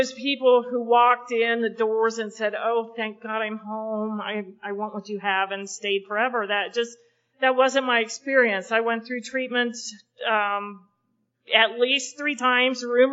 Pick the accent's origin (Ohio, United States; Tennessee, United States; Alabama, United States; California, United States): Ohio, United States; Oxford; So I grew up in Oxford, Ohio. That was my first resentment. I did not want to be from Ohio. I didn't want to grow up in Ohio. I thought Ohio was uncool.